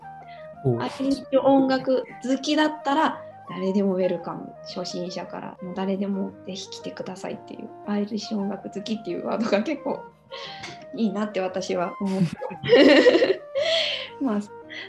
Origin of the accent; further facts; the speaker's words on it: Fukushima, Japan; also born or lived in Tokyo; now in Hokuto, Japan; 出身は福島県なんですけれども、 東京に長く住んでいて